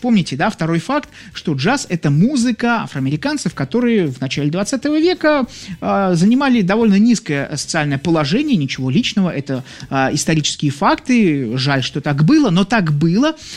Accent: Saint Petersburg, Russia; born there; я родился в Ленинграде.

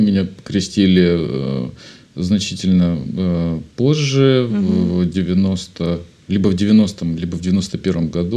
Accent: Vladimir, Vladimir Oblast, Russia; born there; Родился я во Владимире. Все вы знаете, что Владимир – это центр нашей, ну, Суздаль, Владимир – центр нашей, нашего православия.

